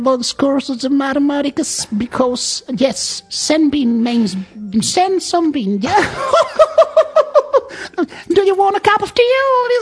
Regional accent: Southampton, South East England, United Kingdom; Catalan is a second language; perquè jo soc de Southampton

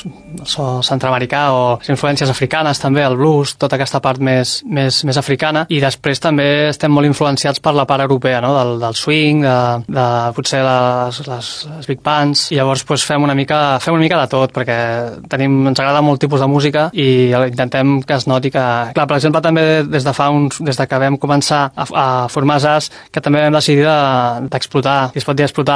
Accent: Castellar del Vallès, Catalonia, Spain; born there; also born or lived in Barcelona; now in Sant Celoni, Spain; guitarrista, cantant, i bueno, jo vaig néixer a Castellà del Vallès, vaig viure a Barcelona 5 anys i ara des de fa 2 anys estic aquí a Sant Celoni.

